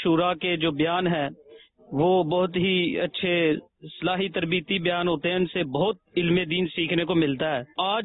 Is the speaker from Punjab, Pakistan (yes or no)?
yes; Sialkot, Punjab, Pakistan; میرا تعلق سیالکوٹ سے ہے.